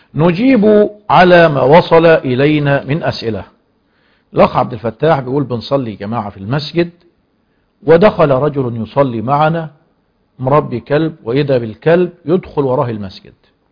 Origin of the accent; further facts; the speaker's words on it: Egypt; في بلادنا مصر